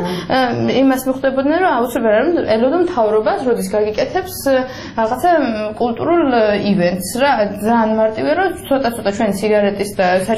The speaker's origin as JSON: {"language": "Georgian", "town": "Tsnori", "region": "Kakheti", "country": "Georgia", "tie": "born or raised there", "said": "91 წელს დავიბადე და გავიზარდე პრინციპში დედათა წნორში. ესე იგი არ ქალაქის სტატუსი მატარებელი ჩვენი დასახლება, მაგრამ არაფერი არ გამორჩა შოლობრი სოფლისგან. იქ დავიბადე, იქ ცხოვრობდით და მთელი ჩემი ბავშვობა იყო ესეთი"}